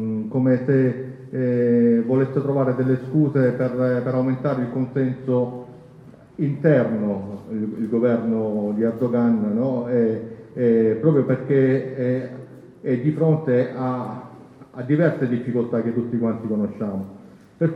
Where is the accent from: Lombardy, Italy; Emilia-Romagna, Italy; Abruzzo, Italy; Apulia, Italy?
Apulia, Italy; Brindisi; vengo da Brindisi, della rete pugliese